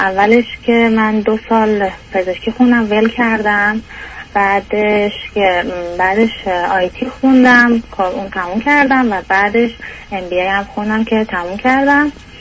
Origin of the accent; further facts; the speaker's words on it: Iran; now in Europe; من بله اروپام، ولی من 15 سال از ایران اومدم بیرون، ولی قبلش کشور دیگه بودم، ولی من تقریبا 2 سال اخیر اومدیم اینجا. قبلش می اومدیم ولی الان اومدیم موندگار شدیم.